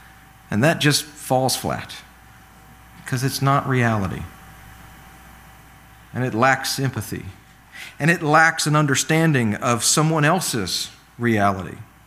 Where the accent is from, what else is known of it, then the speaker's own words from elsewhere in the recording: Virginia, United States; So I grew up in Virginia, I'm one of seven kids.